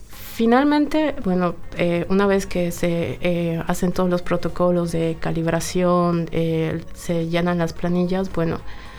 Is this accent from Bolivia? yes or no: yes; Bolivia; now in Uruguay; no soy de acá, soy de Bolivia y el Uruguay me ha recibido tan bien.